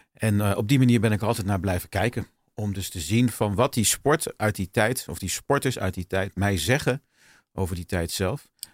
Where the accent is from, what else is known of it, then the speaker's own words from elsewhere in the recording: Dieren, Gelderland, Netherlands; now in Amsterdam, Netherlands; woon weliswaar al sinds 1989 in Amsterdam. Maar kom oorspronkelijk niet uit Rotterdam. En schoonfamilie wel. Maar ik kom niet uit Rotterdam, maar uit Dieren. Dat ligt in Gelderland.